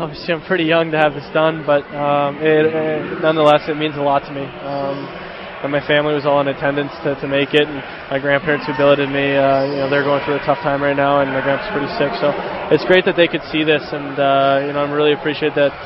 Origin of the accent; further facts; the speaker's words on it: Regina, Saskatchewan, Canada; Obviously, I'm well received in Regina. I love being here. This is my hometown, and it's just a great place to be.